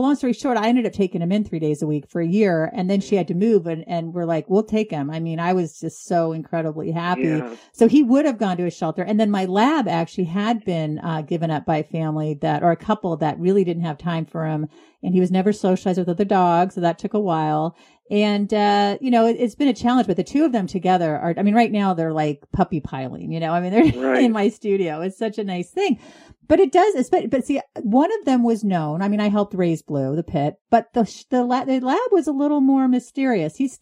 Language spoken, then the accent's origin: English; California, United States; now in New England, United States; My husband and I were living out in California. I'm from California. I'd never lived in super hot, humid weather, and I never lived in cold weather.